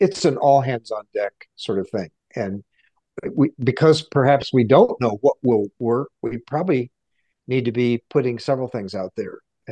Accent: Kansas, United States; I remember that growing up in Kansas, the University of Kansas gave you a diploma or a some kind of picture of the university with stickers on it

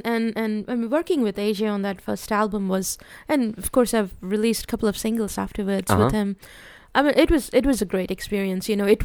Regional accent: Mumbai, Maharashtra, India; English is a second language; moved away; And here I came from Mumbai, you know, I grew up in an academic campus, but then the last couple of years that I spent in Mumbai, I was going to school in the city.

